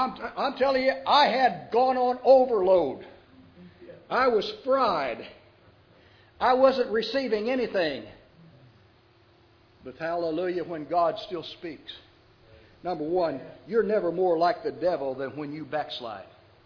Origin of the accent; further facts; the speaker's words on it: Indiana, United States; Since I'm an Indiana boy, I'm not a Yankee. I'm a Northerner.